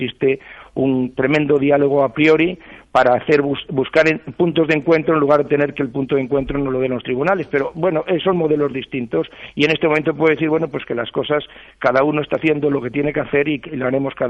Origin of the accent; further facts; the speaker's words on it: Bilbao, Basque Country, Spain; No, los de Bilbao nacemos donde quere